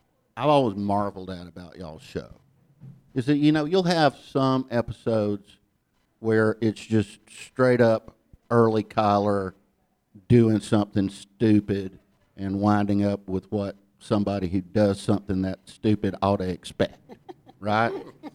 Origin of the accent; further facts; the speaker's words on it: Ellijay, Georgia, United States; also born or lived in New York City, United States; I grew up in Ella J, Georgia. Nobody's going to clap for Ella J. I mean, I have fond memories of the place now, but it took me a long time to recall them.